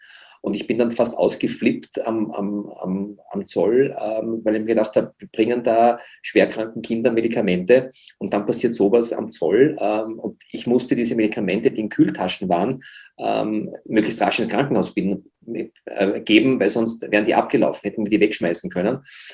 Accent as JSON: {"language": "German", "region": "Vienna", "country": "Austria", "tie": "born or raised there", "said": "Also ich bin ein waschechter Wiener mit einem Vater, der aus Polen kam. Meine Mutter kam aus dem Burgenland, ein kleines Bundesland bei uns, und so ein Mischmasch"}